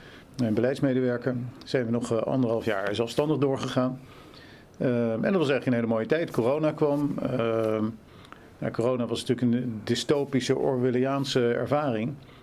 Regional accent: Haarlem, North Holland, Netherlands; also born or lived in The Hague; ik ben geboren in Den Haag. Daarna zijn mijn ouders naar Haarlem verhuisd. Ik heb een Engelse moeder, een Nederlandse vader. Friese vader eigenlijk, moet ik zeggen. Ik heb gewoon mijn middelbare school in Haarlem gedaan. Gymnasium Beta.

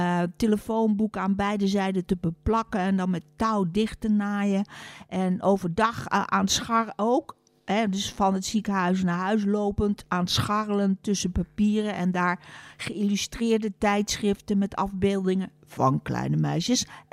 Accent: Utrecht, Netherlands; also born or lived in Rotterdam; Nee, ik kom uit Rotterdam. Daar heb ik 3 jaar gewoond. Heb ik niet zo heel veel herinneringen meer aan. En daarna naar Utrecht.

